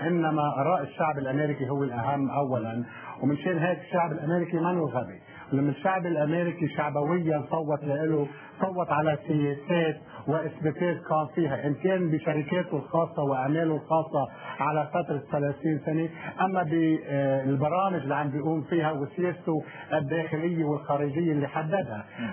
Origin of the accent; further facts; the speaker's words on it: Lebanon; now in United States; اليوم نحن كلبنانيين في الولايات المتحدة